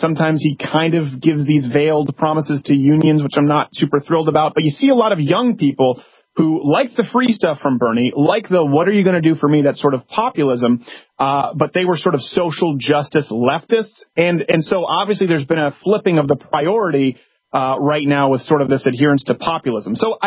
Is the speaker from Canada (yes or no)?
yes; Canada; I was raised in Canada too.